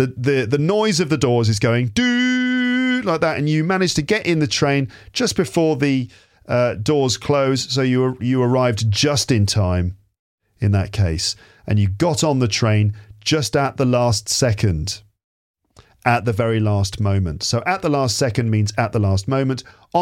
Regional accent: United Kingdom; and yes, I say scheduled, not scheduled, because I'm British.

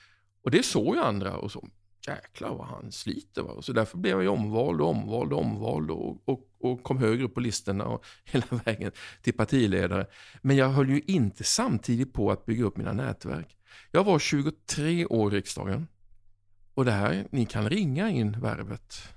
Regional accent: Oskarshamn, Kalmar County, Sweden; Jag kom från Oskarshamn.

